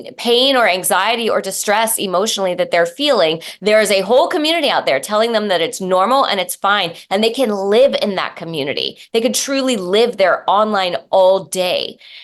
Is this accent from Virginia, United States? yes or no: yes; Leesburg, Virginia, United States; say like my hometown here in Leesburg, Virginia, you know, we've got Democratic majorities here.